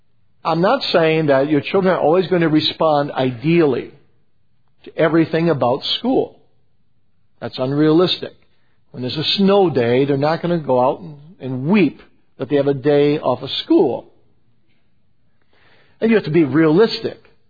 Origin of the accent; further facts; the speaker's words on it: Kalamazoo, Michigan, United States; I grew up in Kalamazoo and I was at the public school.